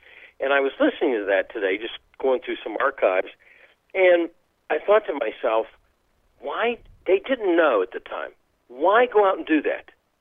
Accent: Ohio, United States; I'm from Belmont County, Ohio, originally.

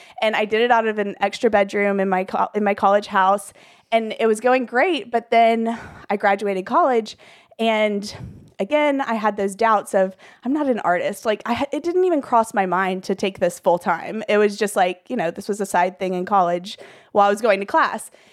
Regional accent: Pensacola, Florida, United States; Yes, I live here in Pensacola. I'm from Pensacola, lived here my whole life. I left for college and then came right back.

